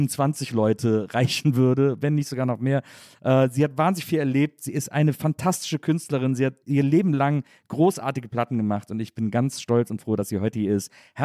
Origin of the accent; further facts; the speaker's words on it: Cologne, North Rhine-Westphalia, Germany; Endlich ist es soweit. Endlich bin ich in meiner Heimat.